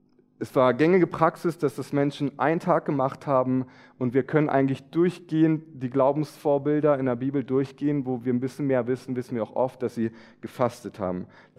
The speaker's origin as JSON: {"language": "German", "town": "Wolfsburg", "region": "Lower Saxony", "country": "Germany", "tie": "born or raised there", "said": "ich erlebe, seitdem ich in Süddeutschland eigentlich bin, erst so richtig das Thema Fasching, Karneval, also meine Heimat in Wolfsburg."}